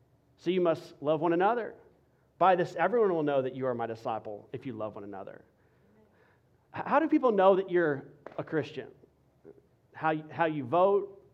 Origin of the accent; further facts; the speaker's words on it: Texas, United States; I found out as a Texan one important thing